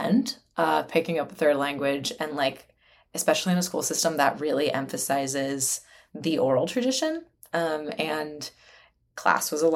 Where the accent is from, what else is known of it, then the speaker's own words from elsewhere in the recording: San Francisco, California, United States; I was born in San Francisco, raised in San Francisco, but my parents are from the former Yugoslavia, so they raised me speaking Serbo-Croatian